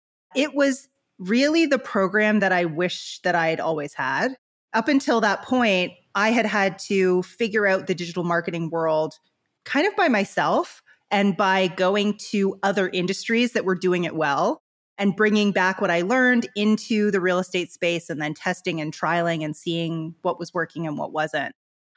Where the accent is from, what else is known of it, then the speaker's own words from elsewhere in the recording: Canada; now in Bahamas; I'm actually from Canada. So Americans think I sound like I'm from Minnesota. Canadians don't really know where to place me